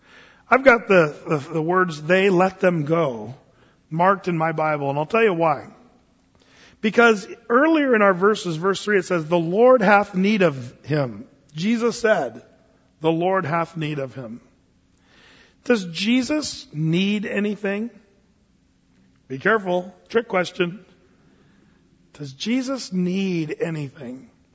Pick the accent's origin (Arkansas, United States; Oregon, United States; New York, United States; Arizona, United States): Oregon, United States; I grew up in Southern Oregon, and that wasn't as much of a rule.